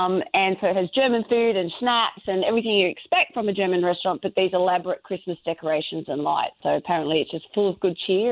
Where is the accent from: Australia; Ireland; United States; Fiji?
Australia; as an Australian